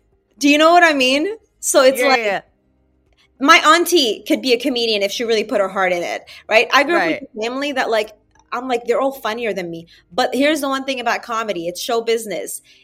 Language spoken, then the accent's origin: English; Nur Shams, Palestine; English is a second language; because I grew up in Palestine. I grew up in I was born there. So I was born in a refugee camp in Nur Shams. My family were part of the 48ers